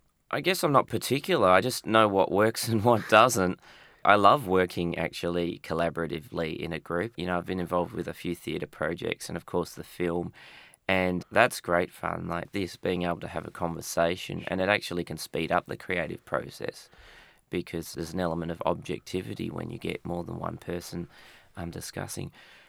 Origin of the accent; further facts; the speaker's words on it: Perth, Western Australia, Australia; I guess I grew up also in Perth drawing and writing as a way of escaping my suburban reality.